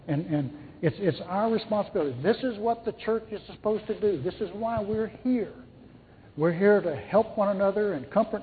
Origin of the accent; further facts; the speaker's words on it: Texas, United States; That's proper English. Anyway, I'm Texan. What do you expect?